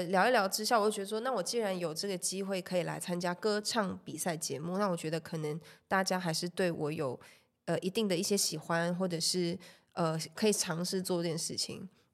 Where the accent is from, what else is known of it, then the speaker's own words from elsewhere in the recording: Malaysia; now in Taiwan; 因为我是马来西亚人嘛，所以我过来这边其实还是有一些签证问题啊、居留问题什么的。